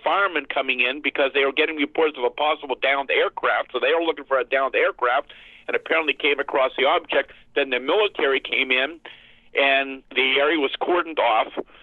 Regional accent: Greensburg, Pennsylvania, United States; about 12 miles from my hometown of Greensburg, Pennsylvania, in Westmoreland County, about 40 miles southeast of Pittsburgh.

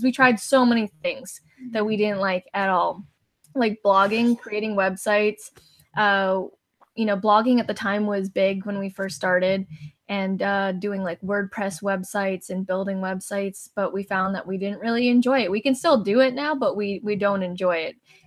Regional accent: Vancouver, British Columbia, Canada; And we're from Vancouver, Canada, British Columbia, Canada.

